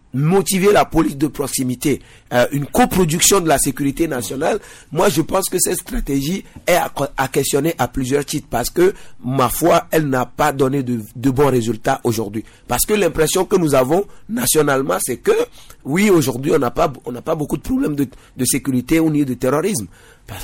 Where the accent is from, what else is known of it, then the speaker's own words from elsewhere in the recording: Togo; moi je suis togolais